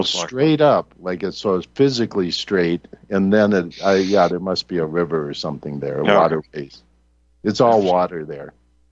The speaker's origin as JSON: {"language": "English", "region": "Minnesota", "country": "United States", "tie": "born or raised there", "said": "I grew up in Minnesota, so I mean, there's no place colder, you know."}